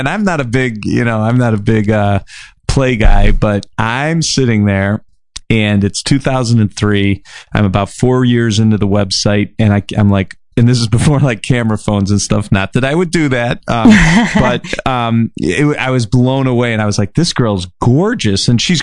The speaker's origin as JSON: {"language": "English", "town": "Chicago", "region": "Illinois", "country": "United States", "tie": "born or raised there", "said": "And it's set in Chicago, my hometown here."}